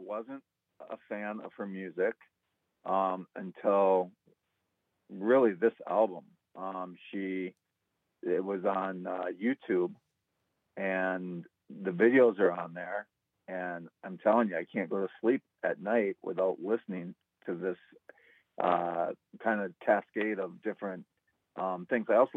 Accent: Durand, Wisconsin, United States; moved away as an adult; now in Los Angeles, United States; Yeah, I'm from Durand, which is down by Eau Claire.

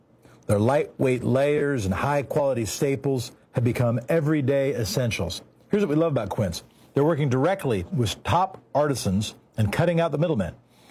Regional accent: South Pasadena, California, United States; also born or lived in Portland; So I lived in South Pasadena as a kid. And I was born in Portland, then we split up. I lived in Southern California.

